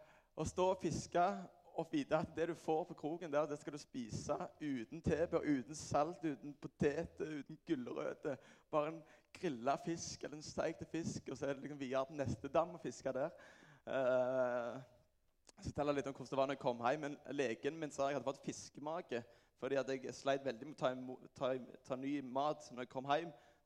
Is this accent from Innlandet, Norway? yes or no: no; Klepp, Rogaland, Norway; og jeg er fra Klepp, og jeg begynte liksom aldri der.